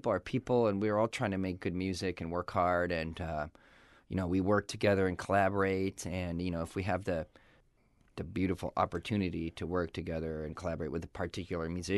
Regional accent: San Diego, California, United States; born there; I was born in San Diego, and my family was from there.

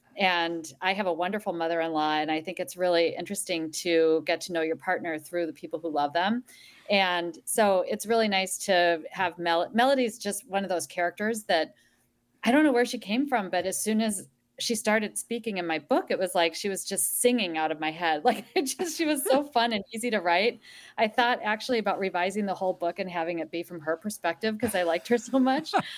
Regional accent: Midwest, United States; as a Midwesterner myself, going to Palm Springs.

